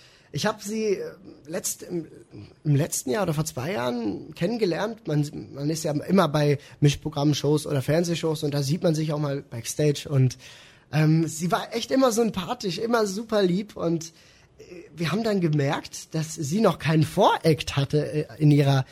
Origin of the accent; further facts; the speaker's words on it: Basel, Basel-Stadt, Switzerland; Es geht um meine Heimat, es geht um Basel